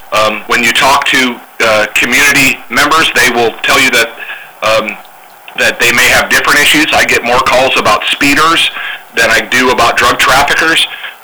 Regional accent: Toledo, Ohio, United States; now in Marion, United States; Like I said, I was born and raised in Toledo. I'm proud to be from Marion now.

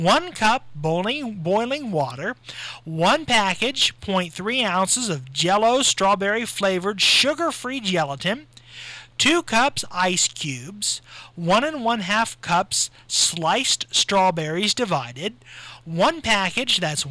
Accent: Waldo, United States; Yes, indeed, Waldo's my hometown village

